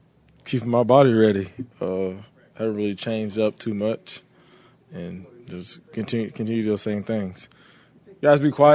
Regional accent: Yulee, Florida, United States; It's my hometown where I grew up. All my family's there, friends. This is home.

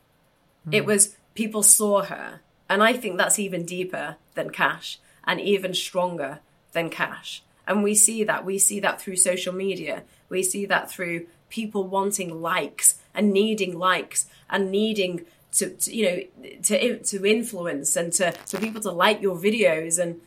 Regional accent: England, United Kingdom; I'm English and I'm Northern English and we're kind of known for that.

